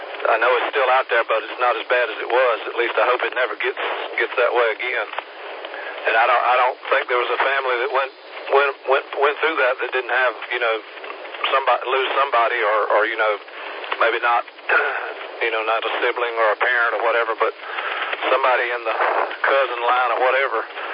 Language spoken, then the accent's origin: English; Greenwood, United States; now in Piedmont, United States; I'm originally from Greenwood. Of course, I live up in Piedmont now, but for 4 years I spent down in Greenwood taking care of my elderly father.